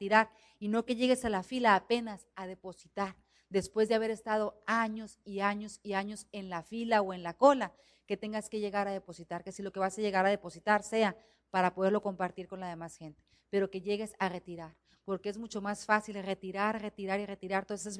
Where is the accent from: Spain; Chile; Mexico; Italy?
Mexico; Guaymas, Sonora; yo soy de Guaymas